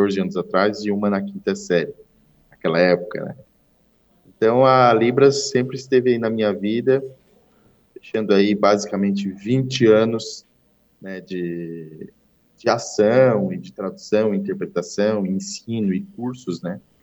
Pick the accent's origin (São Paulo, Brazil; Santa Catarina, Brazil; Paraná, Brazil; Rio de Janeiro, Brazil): Santa Catarina, Brazil; Criciúma; now in Sombrio, Brazil; que eu moro em Sombrio hoje, né? Uhum. Sou natural de Criciúma.